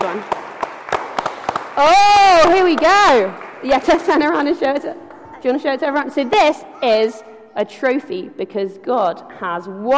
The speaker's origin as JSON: {"language": "English", "region": "Wales", "country": "United Kingdom", "said": "But I'm Welsh."}